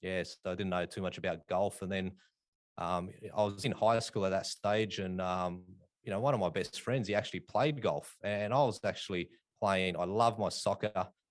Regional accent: Australia; That's sort of my background growing up in Australia.

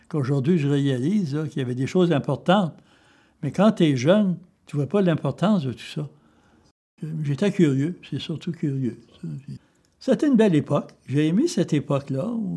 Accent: Gaspé, Quebec, Canada; born there; Je suis né ici à Gaspé, dans l'endroit qu'on appelle aujourd'hui la pointe O'Hara en 1932.

